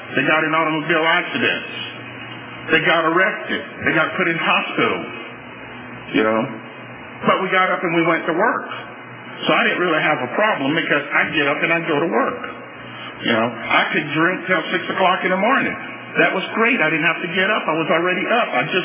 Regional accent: Louisiana, United States; You know, I grew up in South Louisiana, and I was born and grew up in South Louisiana when being black wasn't a real popular thing.

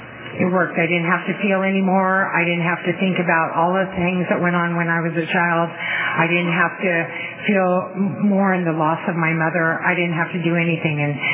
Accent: Fresno, California, United States; I grew up in Fresno. I was born and raised there

